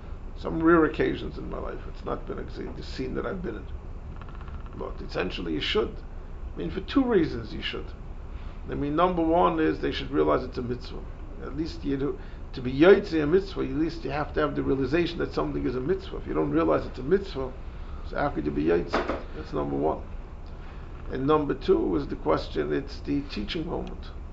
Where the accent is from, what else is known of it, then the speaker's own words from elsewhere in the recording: New York City, New York, United States; also born or lived in Jerusalem; I'm a New Yorker. I've lived in the city my entire life, except a few years that I was zeicher to live in Yerushalayim.